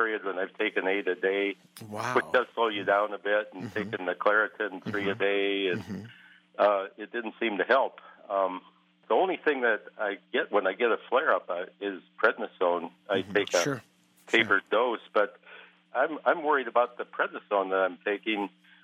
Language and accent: English; Minnesota, United States; now in Florida, United States; I live in Florida, but I'm from Minnesota, so you can't take that out